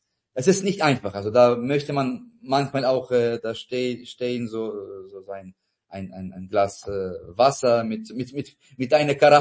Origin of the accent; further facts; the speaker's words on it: Lviv, Lviv Oblast, Ukraine; nicht weit von meiner Heimatstadt Lviv